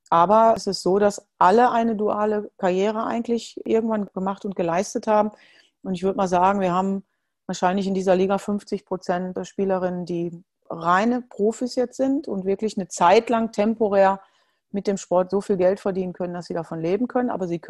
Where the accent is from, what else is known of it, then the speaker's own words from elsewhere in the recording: Germany; die Bundestrainerin in Deutschland, bin zurück in meine Heimat, bin dort angekommen, wo ich lange für gespielt habe